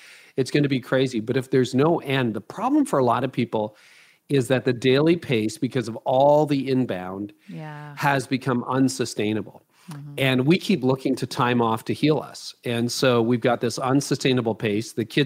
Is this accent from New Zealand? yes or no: no; Canada; I don't know, because I'm Canadian, I don't know whether you have these